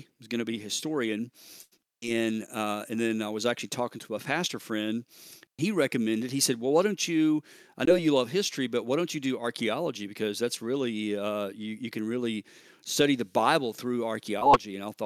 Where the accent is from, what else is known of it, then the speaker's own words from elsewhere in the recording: Memphis, Tennessee, United States; growing up in the Deep South, I grew up in and around Memphis, Tennessee, my whole life.